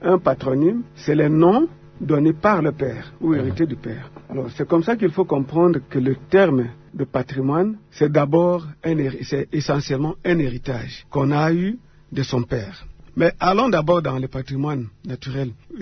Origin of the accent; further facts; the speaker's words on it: DR Congo; nous disons aujourd'hui que nous sommes Congolais.